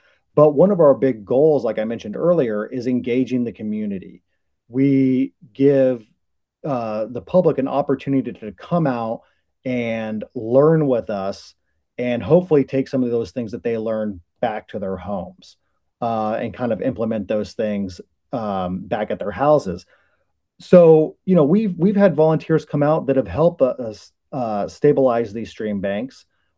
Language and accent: English; Kansas, United States; now in Tennessee, United States; So I am originally from Kansas, southwestern Kansas, a big farming community.